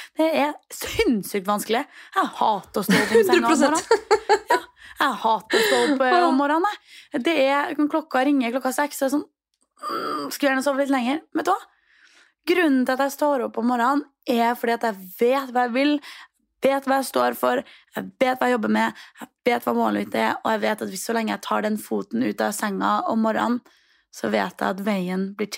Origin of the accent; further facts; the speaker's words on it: Trondheim, Trøndelag, Norway; Når jeg var hjemme I Trondheim